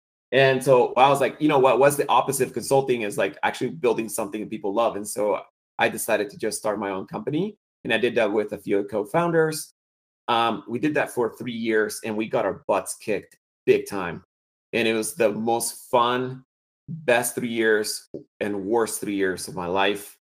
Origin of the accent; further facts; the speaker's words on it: Guatemala; English is a second language; I'm originally from Guatemala.